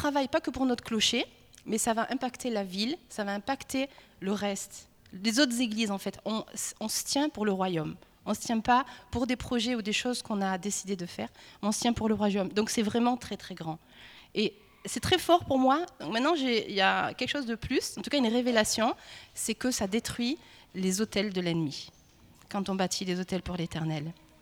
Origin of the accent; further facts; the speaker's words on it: France; Et c'est vraiment qui on est, les Français. On est ça.